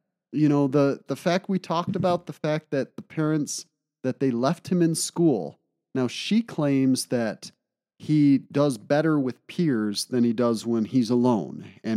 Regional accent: Michigan, United States; And I grew up in Michigan.

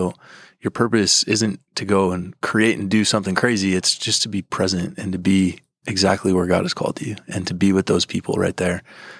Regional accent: Texas, United States; I figured growing up in Texas, going to school in California, it's useful.

